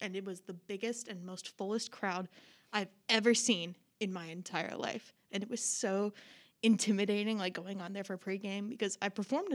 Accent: Oklahoma, United States; Okay, yeah, so I'm the only non-Arkansas person here. And coming from Oklahoma, all I'd ever heard about was the Texas OU rivalry.

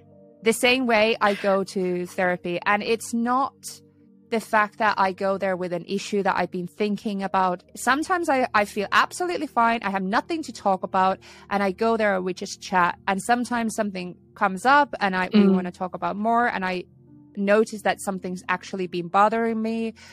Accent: Naantali, Southwest Finland, Finland; it's in her art gallery in my hometown in Naantali in Finland.

